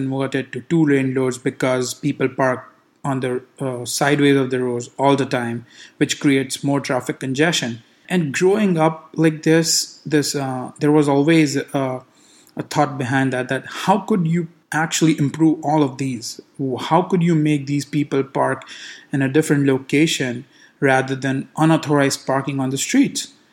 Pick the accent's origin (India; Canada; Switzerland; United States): India; I grew up in India, right?